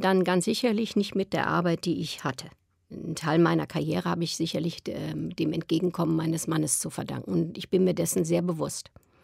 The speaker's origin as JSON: {"language": "German", "region": "Rhineland", "country": "Germany", "tie": "born or raised there", "lives_now": "Berlin, Germany", "said": "Also ich habe die meiste Zeit meines Lebens, also vor allen Dingen Kindheit, ja, Jugend, habe ich im Rheinland verbracht. Und ich habe mich nie als Rheinländerin gesehen, bis ich in Berlin gelandet bin."}